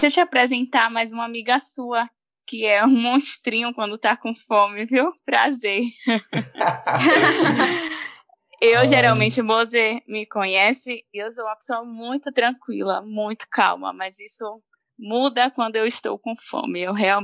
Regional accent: Salvador, Bahia, Brazil; Sou de Salvador, Bahia. Morei 3 anos em Cipó, que é a cidade pequenininha. Quase do tamanho de um bairro

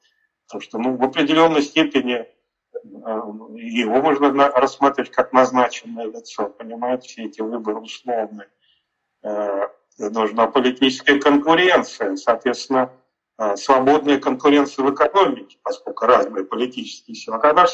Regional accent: Moscow, Russia; Но я московский, я родился и вырос в Москве, мама у меня русская, я полукровка наполовину

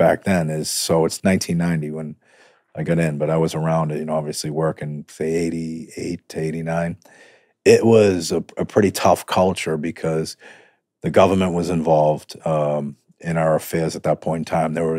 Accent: Boston, Massachusetts, United States; growing up in Boston, you know, you always hear of the great sport teams like the Boston Celtics, Boston Bruins.

